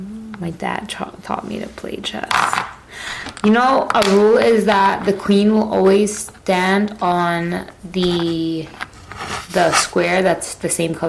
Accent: Azerbaijan; English is a second language; Another fact about me is that I come from Azerbaijan, a small country that most can't pinpoint on the map.

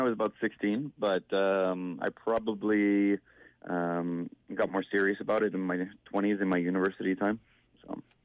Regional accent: Victoria, British Columbia, Canada; now in Vancouver, Canada; I live in Vancouver, but originally I'm from Victoria.

